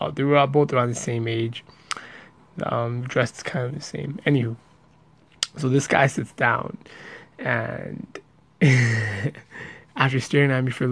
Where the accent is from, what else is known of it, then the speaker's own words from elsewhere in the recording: Pakistan; And I'm like, no, I'm from Pakistan."